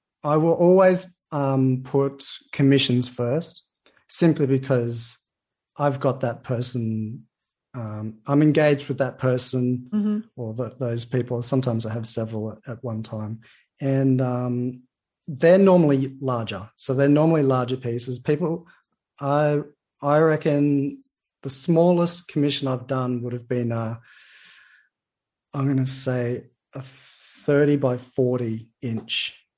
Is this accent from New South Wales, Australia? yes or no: no; Queensland, Australia; North Queensland. I'm now in Cairns, right at the top of Queensland. So I am a Queenslander originally. It's just very different. It's tropical, it's humid, it storms and rains a lot, as you can imagine.